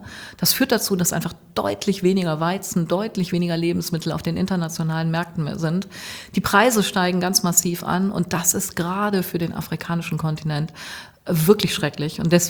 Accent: Münster, North Rhine-Westphalia, Germany; ich komme aus Münster, lebe hier im Südviertel

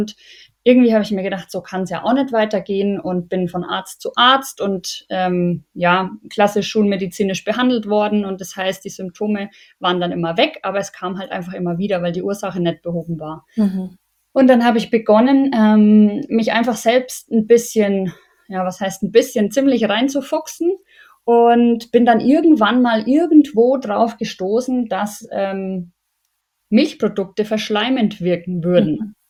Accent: Bavaria, Germany; moved away as an adult; now in Munich, Germany; Ich komme tatsächlich aus Unterfranken im Landkreis Schweinfurt.

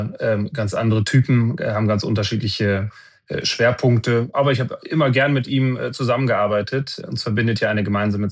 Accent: North Rhine-Westphalia, Germany; Ich bin Münsterländer

